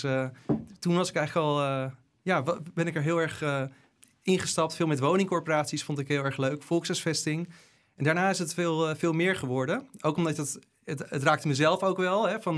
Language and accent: Dutch; Haarlem, North Holland, Netherlands; Ik ben 38, opgegroeid in Haarlem. En ik woon ook gewoon natuurlijk in Haarlem. Ik woon in de Zuiderpolder.